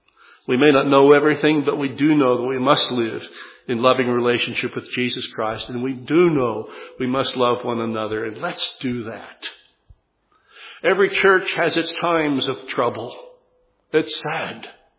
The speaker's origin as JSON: {"language": "English", "country": "South Africa", "tie": "born or raised there", "also_born_or_lived": "Zimbabwe / Zambia", "said": "I grew up in South Africa and in Rhodesia, as it was at that time, Southern Rhodesia and Northern Rhodesia. Now those are Zimbabwe and Zambia."}